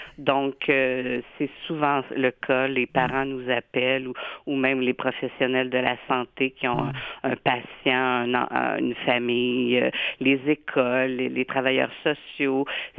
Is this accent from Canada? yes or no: yes; Quebec, Canada; parce que nous, on est Québécois.